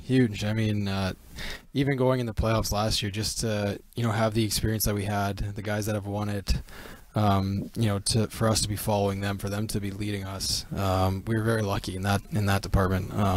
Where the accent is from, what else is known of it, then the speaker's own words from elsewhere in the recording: Winnipeg, Manitoba, Canada; Going back to Winnipeg to play my hometown in the playoffs